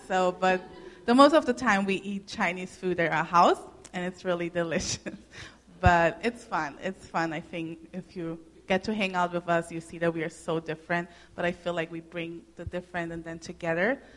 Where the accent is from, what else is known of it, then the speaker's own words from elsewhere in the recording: Germany; English is a second language; I grew up in Germany, so I was raised up really German. But I like more the Brazilian part of me, I think.